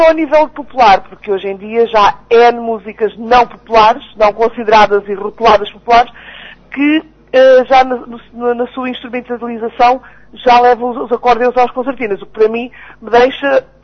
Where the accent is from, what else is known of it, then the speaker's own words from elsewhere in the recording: Pegões, Setúbal, Portugal; Eu fui até à escola onde comecei a estudar música, que abriu aqui em Pegões, na minha terra.